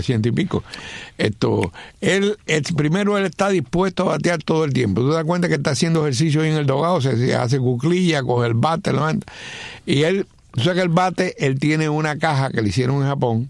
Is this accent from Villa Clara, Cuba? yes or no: yes; Villa Clara, Cuba; Pero donde yo soy, la zona de Central Escambray y eso, es mucho más frío que Placeta.